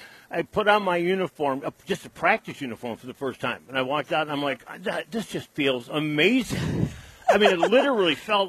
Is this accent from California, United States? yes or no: no; Cleveland, Ohio, United States; I mean, I love playing Cleveland. I was born and raised in Cleveland.